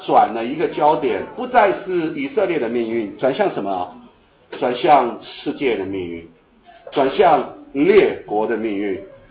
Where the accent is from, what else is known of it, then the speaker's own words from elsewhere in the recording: China; 我们中国人传统的观念叫做什么？